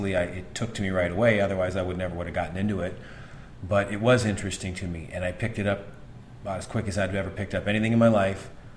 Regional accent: Minnesota, United States; the local radio station in my hometown in southern Minnesota was hiring

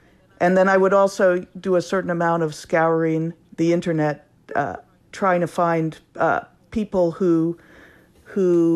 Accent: East Coast, United States; now in Los Angeles, United States; I'm from the East Coast, but I've lived in LA many years longer than I've lived in any one place elsewhere.

